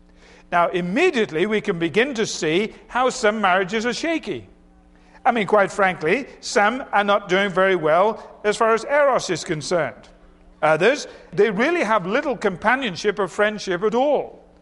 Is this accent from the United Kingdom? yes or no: yes; United Kingdom; And I simply returned to my work, being very British